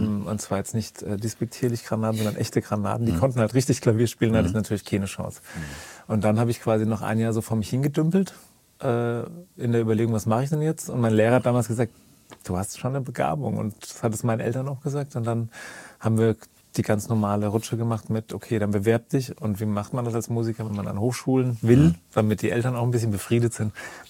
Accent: Bad Kissingen, Bavaria, Germany; weil ich komme aus Bad Kissingen, das ist ein ziemliches Kaff am Ende in der, oder kurz vor der Rhön oder in der Rhön.

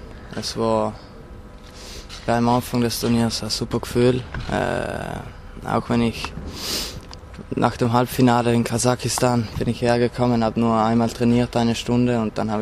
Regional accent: Trentino-Alto Adige, Italy; Und bei uns in Südtirol wird noch relativ viel Ski gefahren. Logischerweise, die Berge sind vor unserem Haus.

